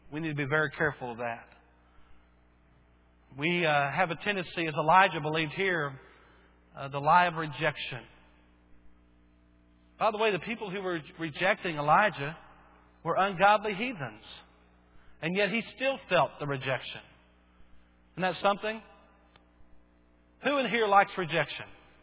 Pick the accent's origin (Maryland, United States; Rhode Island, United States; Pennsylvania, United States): Maryland, United States; Bowie; I remember as a kid where we grew up there in Bowie